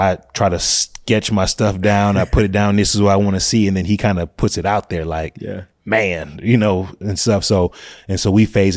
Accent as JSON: {"language": "English", "town": "Minneapolis", "region": "Minnesota", "country": "United States", "said": "I'm from North Minneapolis, but mm-hmm. there's a North Minneapolis in every state."}